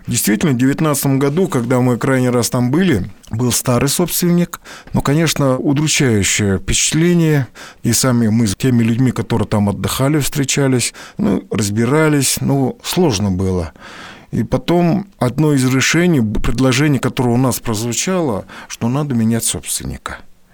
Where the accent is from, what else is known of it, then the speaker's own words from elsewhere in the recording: Zabaykalsky Krai, Russia; как у нас на родине в Хорошебире, там в соседнем селе, есть Зюгалайский аршан, и там был межколхозный этот профилакторий.